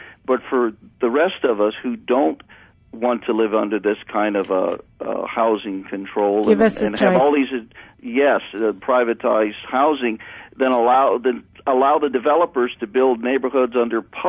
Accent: Ohio, United States; The neighborhood that I grew up in back in Ohio back in the early 60s

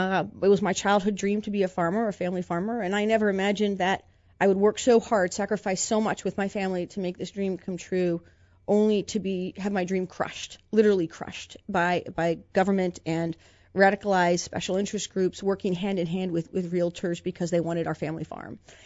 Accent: Mount Vernon, Virginia, United States; So I grew up in Mount Vernon, Virginia. I'm the youngest of three girls, and I grew up in a hardworking family.

